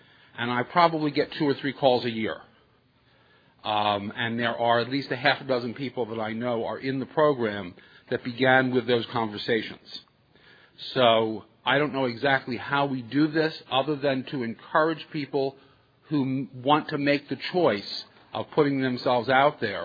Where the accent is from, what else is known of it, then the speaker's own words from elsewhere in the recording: Los Gatos, California, United States; I'm an alcoholic from Los Gatos, California. I am a mixed-race, multiply disabled, observant Jew.